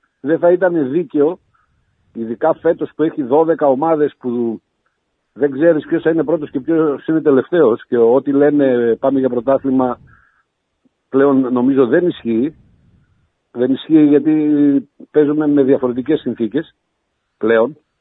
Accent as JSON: {"language": "Greek", "town": "Thessaloniki", "region": "Central Macedonia", "country": "Greece", "said": "ειδικά επειδή είμαι από τη Θεσσαλονίκη και η οικογένειά μου είναι εκεί και οι φίλοι μου"}